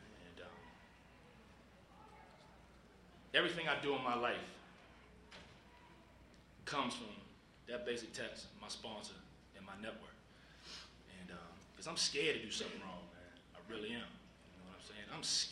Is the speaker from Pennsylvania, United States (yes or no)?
no; Columbia, Maryland, United States; I grew up out in Columbia. That's where I got clean at.